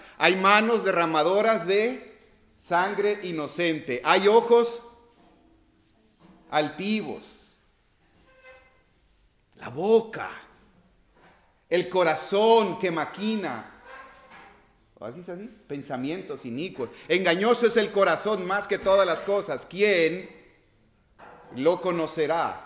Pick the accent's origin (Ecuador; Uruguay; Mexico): Mexico; Tabasco; now in Tijuana, Mexico; Entonces, pero yo también soy tabasqueño. Yo tengo 30 años acá en Tijuana, ¿verdad?